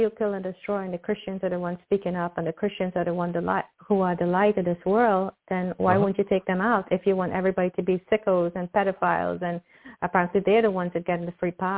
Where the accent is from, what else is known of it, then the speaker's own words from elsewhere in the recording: New York, United States; No, but I'm from New York.